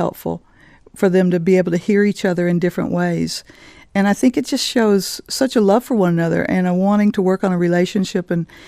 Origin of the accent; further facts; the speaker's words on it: Dallas, Texas, United States; moved away as an adult; now in Swords, Ireland; I'm originally from Dallas, Texas, which everybody always hears in my accent. But I've been in Ireland for 31 years.